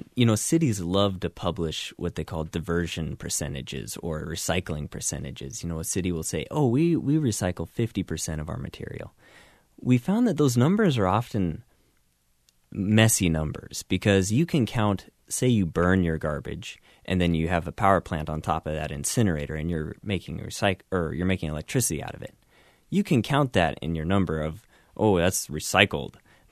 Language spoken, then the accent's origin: English; Washington, United States; And I grew up in Washington State, kind of in the northwest corner of the state.